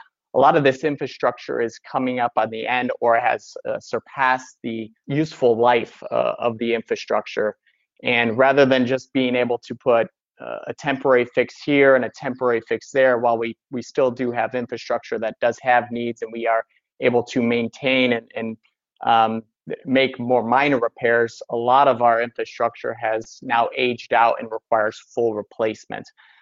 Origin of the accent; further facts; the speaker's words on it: Ohio, United States; Originally in Northwest Ohio, I grew up on the Great Lakes. I spent many days, nights on the western basin of Lake Erie working on boats and have quite a bit of maritime background.